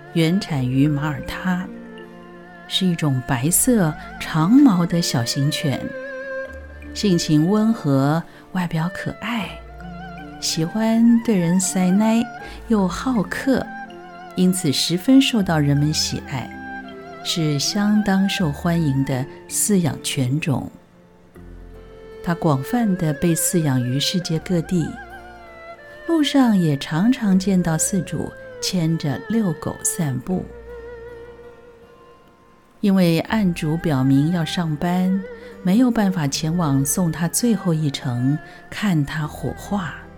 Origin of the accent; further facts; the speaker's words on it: Yilan County, Taiwan; 我们宜兰人重情义也重信用